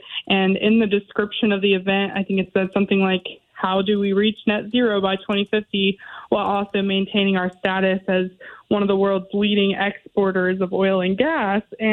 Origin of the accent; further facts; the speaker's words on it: West Virginia, United States; I'm from West Virginia, and to just see the ways that our state has changed